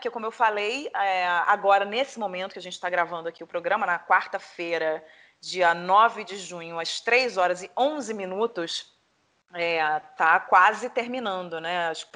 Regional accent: Rio de Janeiro, Brazil; now in São Paulo, Brazil; Eu, que não estou mais no Rio, estou em São Paulo, mas continuo e continuarei sempre sendo muito carioca.

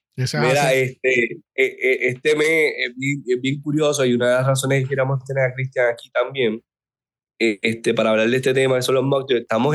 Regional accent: Puerto Rico; como puertorriqueños nosotros le damos duro en las navidades.

